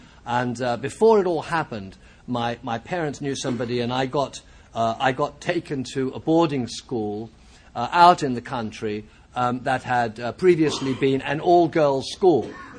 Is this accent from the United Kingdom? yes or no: yes; England, United Kingdom; now in Los Angeles, United States; As you might have heard, if you're listening, I'm not from San Diego. And I live in Los Angeles, but I'm from England, actually. And I was born during World War II.